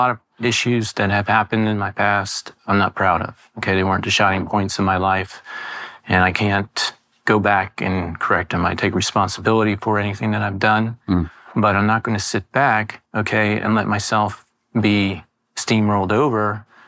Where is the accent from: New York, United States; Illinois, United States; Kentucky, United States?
New York, United States; also born or lived in Pennsylvania; In New York, in Pennsylvania area.